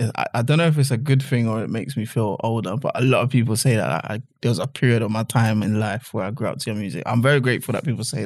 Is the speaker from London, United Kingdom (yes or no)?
yes; London, United Kingdom; So I was born in North London, grew up in North London all my life. Mm-hmm. Highgate, Muswell Hill, anyone that knows North London will know.